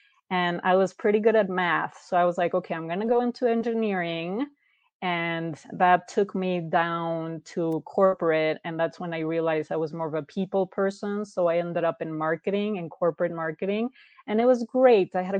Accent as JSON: {"language": "English", "region": "Mexico City", "country": "Mexico", "tie": "born or raised there", "said": "I grew up in Mexico City, and there's not a lot of that there."}